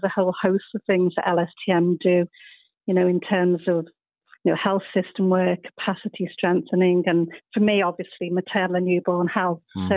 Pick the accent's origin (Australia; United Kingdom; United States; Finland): United Kingdom; Liverpool, North West England; growing up in Liverpool, you know, I think, you know, Liverpool as a city has always been proud